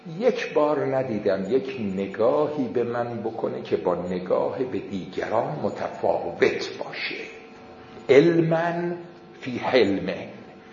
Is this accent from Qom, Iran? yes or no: yes; Qom, Iran; born there; خود ما متولد قمیم. بعد فوت مرحوم آقای بروجردی رفتیم تهران، دبیرستان و تهران تهی کردیم، برگشتیم قم.